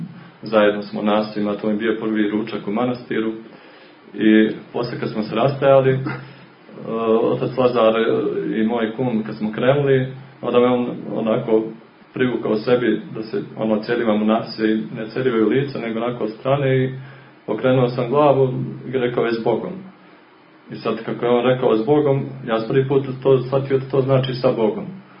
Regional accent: Montenegro; Kod nas u Crnoj Gori samo su vjerovali neke bake prije 90. godina.

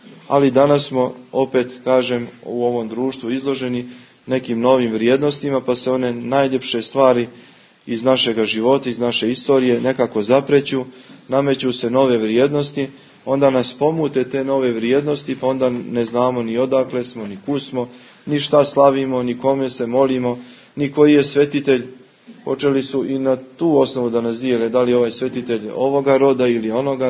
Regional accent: Danilovgrad, Montenegro; odrastao sam u Danilovgradu

